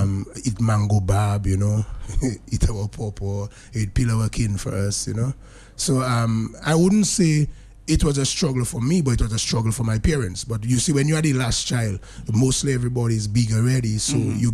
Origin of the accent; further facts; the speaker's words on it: Dominica; So growing up in River Street, I was protected by my brothers and also by the guys of River Street.